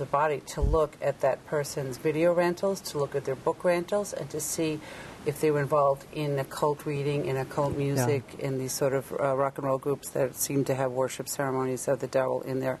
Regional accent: New York, United States; there was a satanic murder in the park in the town where I grew up on Long Island.

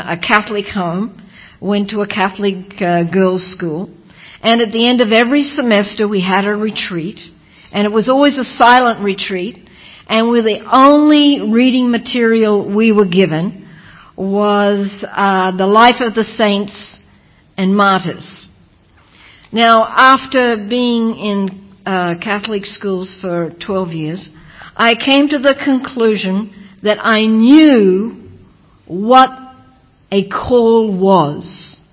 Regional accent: Australia; You see, I come from Australia

